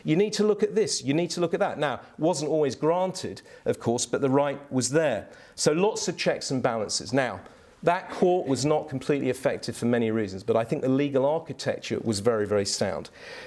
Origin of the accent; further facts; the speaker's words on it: United Kingdom; I do think, even as a Brit, that the civil law really does lend itself very well